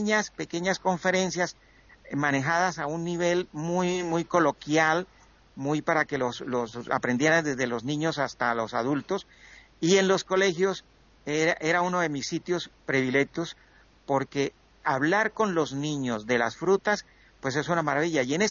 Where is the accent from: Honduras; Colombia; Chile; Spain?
Colombia; now in Europe; cuando hace 20 años que yo me vine de Colombia para Europa